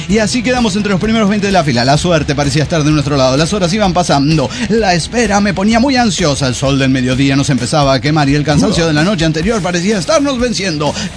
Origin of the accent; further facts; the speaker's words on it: Zacualpan, Veracruz, Mexico; de Zacualpan, Veracruz.